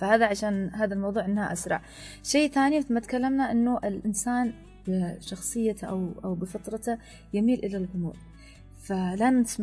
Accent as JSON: {"language": "Arabic", "country": "Yemen", "said": "مثل احنا يعني احنا كبلد الوضع عندنا مش مستقر تماما، فاحنا لازم احنا كشعب يمني"}